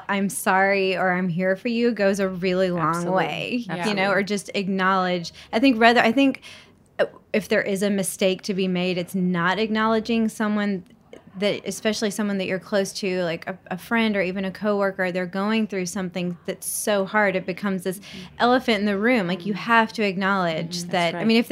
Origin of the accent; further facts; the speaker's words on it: Southern United States, United States; I grew up in the South, and I think especially as a girl growing up in the South, you're just kind of raised to make other people feel comfortable all the time.